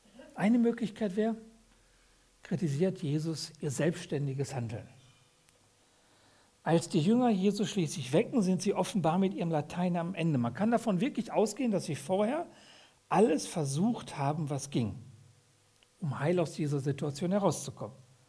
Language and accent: German; North Rhine-Westphalia, Germany; Bei uns im Ruhrgebiet würde man sagen, boah ey, der hat voll was am Kasten, ne?